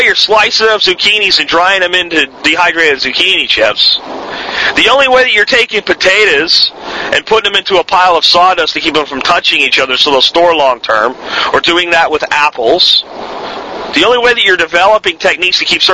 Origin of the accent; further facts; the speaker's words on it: Texas, United States; Even within America, and I'm an American, I'm a Texan